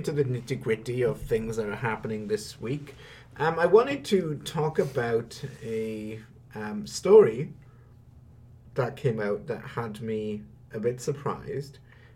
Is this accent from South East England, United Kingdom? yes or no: no; Wales, United Kingdom; I am Welsh. I grew up in Wales.